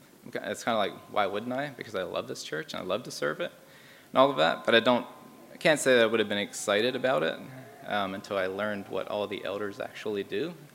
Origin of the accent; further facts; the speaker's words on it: Lancaster, Pennsylvania, United States; So I grew up in Lancaster, Pennsylvania, older Mennonite. Horse and buggy and all that.